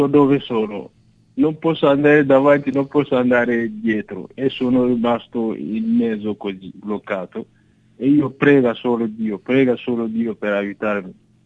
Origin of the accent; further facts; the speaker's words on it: Benin; Italian is a second language; now in Arezzo, Italy; Sì, io vengo dal Benin, in Africa.